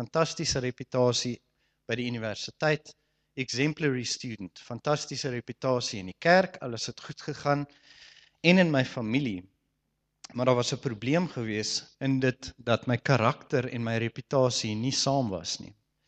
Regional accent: Stellenbosch, Western Cape, South Africa; ek in Stellenbosch groot geword, so alkohol was altyd 'n ding wat baie vrylik beskikbaar was en sosiaal aanvaarbaar was

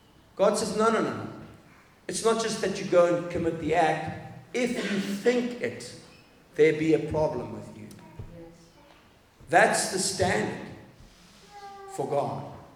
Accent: Zimbabwe; I've got some brothers here from Zimbabwe. I'm from Zimbabwe.

